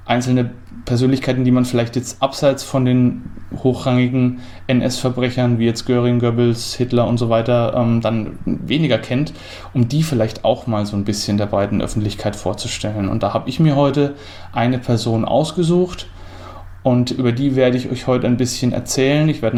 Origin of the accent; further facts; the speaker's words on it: Bavaria, Germany; mir als Franke